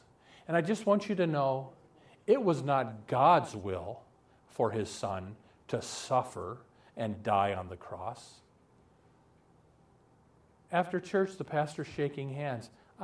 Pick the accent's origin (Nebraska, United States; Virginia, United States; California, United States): Nebraska, United States; Omaha; I have a dear friend that I grew up with in Omaha.